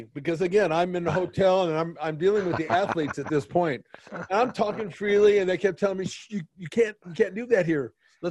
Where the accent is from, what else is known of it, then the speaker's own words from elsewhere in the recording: United States; I'm so spoiled as an American.